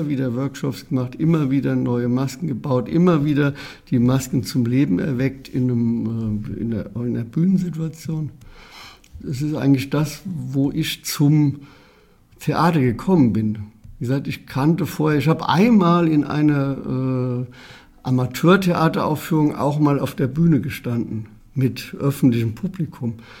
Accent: Herdorf, Rhineland-Palatinate, Germany; born there; In einem einer Kleinstadt, Herdorf heißt sie, und liegt am Rande, am nordöstlichen Rande des Westerwaldes.

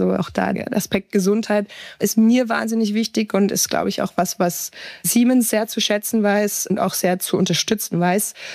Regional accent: Hamburg, Germany; moved away as an adult; now in Franconia, Germany; ich komme aus Hamburg, ich bin in Nordlicht, ich bin nach Franken gekommen, völlig unwissend, was mich hier eigentlich erwartet. Wollte auch eigentlich nur 2 Jahre bleiben. Bin immer wieder überrascht, dass ich jetzt seit 8 Jahren da bin.

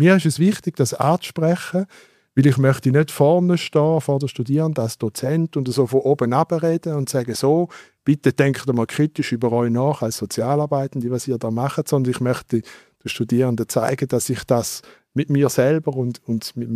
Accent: Eastern Switzerland, Switzerland; Ich bin in einer Ärztefamilie auf dem Land aufgewachsen, in der Ostschweiz

